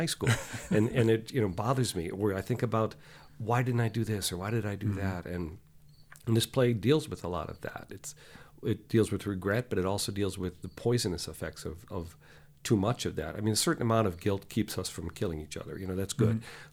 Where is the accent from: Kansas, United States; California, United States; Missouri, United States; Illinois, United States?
Illinois, United States; Chicago; now in New York, United States; I'm from Chicago originally. I live in New York now.